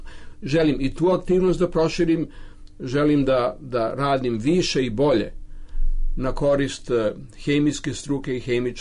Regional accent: Belgrade, Serbia; Vratio sam se da bih živao lepo u svome zavičaju. Ja sam Beograđanin treće generacije

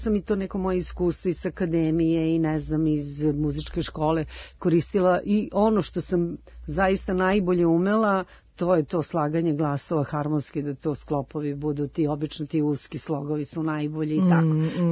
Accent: Niš, Nišava District, Serbia; rođena sam u Nišu i onda dole su to odmah otkrili prvo moj komšiluk, a onda i ceo Niš

